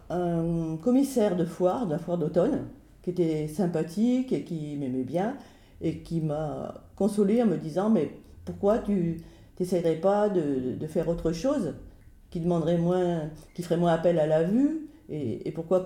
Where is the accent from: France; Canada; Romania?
France; Grenoble, Auvergne-Rhône-Alpes; born there; moi je suis née à Grenoble, ouais. Il y a déjà un petit nombre d'années.